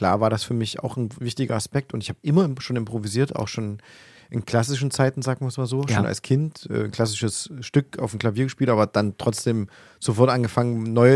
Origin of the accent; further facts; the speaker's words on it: Plauen, Saxony, Germany; ich bin in Plauen groß geworden